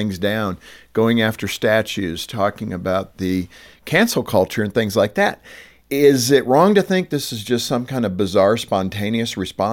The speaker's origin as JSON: {"language": "English", "region": "California", "country": "United States", "tie": "born or raised there", "said": "Which is amazing because I was raised in California"}